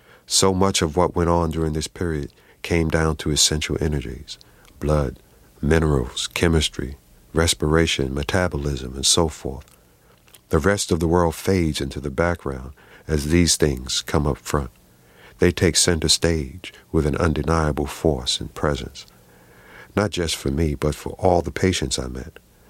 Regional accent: New York, United States; I am a lifelong New Yorker. I grew up with close ties to my family roots in the South, but I am a New Yorker

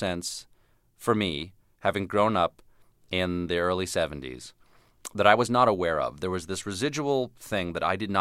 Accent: the South, United States; I never growing up in the South

